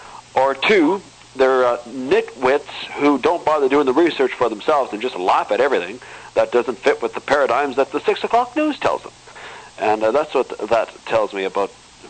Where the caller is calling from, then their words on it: North Bay, Ontario, Canada; from North Bay, Ontario.